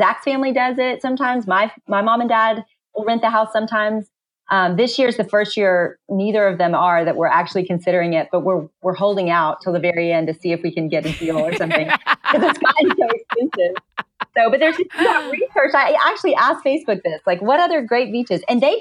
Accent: Little Rock, Arkansas, United States; I grew up in Little Rock, Arkansas.

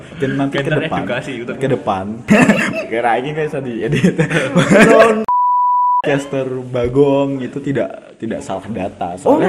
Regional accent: Java, Indonesia; Iya, aku wong Jawa, bro

